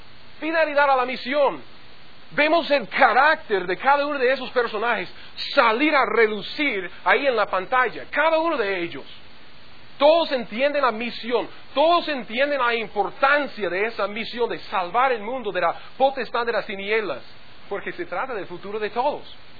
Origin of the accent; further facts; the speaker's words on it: United States; Spanish is a second language; Si usted no lo ha notado, yo soy gringo.